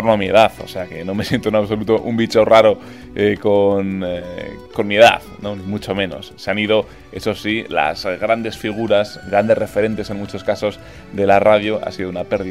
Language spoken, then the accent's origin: Spanish; Burgos, Castile and León, Spain; yo soy de Burgos, cuando estaba en Burgos estudiando en el colegio, en el instituto